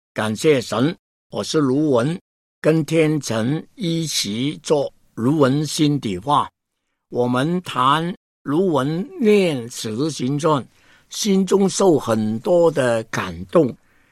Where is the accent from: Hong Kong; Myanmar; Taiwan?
Hong Kong; 我是1938年出生，是英国殖民地的香港人，这样子呢，就是英籍的中国人